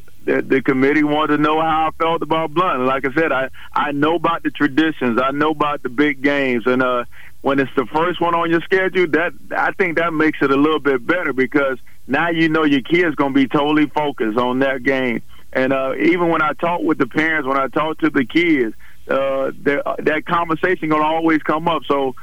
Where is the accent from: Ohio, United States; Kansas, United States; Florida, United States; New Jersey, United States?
Florida, United States; Miami; You know, I'm a resident from Miami, Florida, and I attended Central High School.